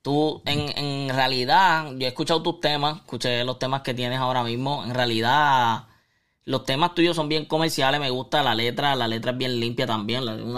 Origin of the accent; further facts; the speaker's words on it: Puerto Rico; mi niño es dominicano, tiene raíces, su mamá es dominicana, yo soy de Puerto Rico, pero su mamá es dominicana, me identifico un poco porque mi niño tiene raíces del Cibao.